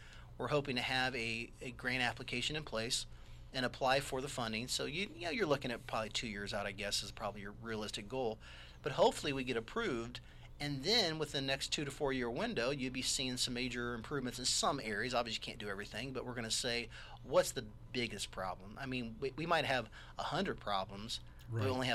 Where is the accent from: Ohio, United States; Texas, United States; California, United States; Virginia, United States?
Ohio, United States; also born or lived in Marion, United States; You know, I lived in Marion for a long time, quite a while. And I was from Maher County originally. And I moved, went to college up in Akron for a while and lived up there for a little bit. But for the most part, I've always been the small rural guy.